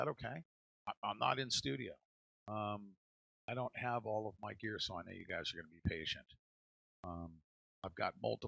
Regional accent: New York, United States; moved away; also born or lived in California / Cincinnati; I am originally from New York, 20-something years in California, which is a dry heat, right? Then went to Cincinnati, which is American heat. And then I came down to Florida

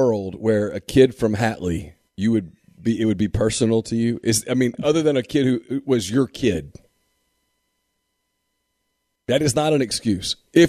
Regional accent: Ruston, Louisiana, United States; hey, man, I'm from Ruston, too.

